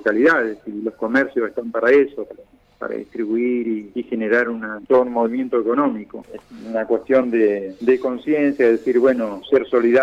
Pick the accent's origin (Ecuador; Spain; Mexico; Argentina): Argentina